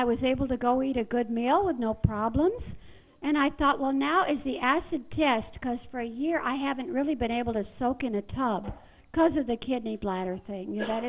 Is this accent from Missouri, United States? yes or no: yes; St. Louis, Missouri, United States; I'm from St. Louis, Missouri.